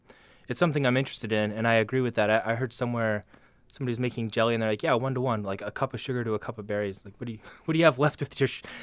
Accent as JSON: {"language": "English", "region": "Alaska", "country": "United States", "tie": "born or raised there", "said": "I grew up in Southeast when I was younger, and that's kind of most of the salmon that I'll have."}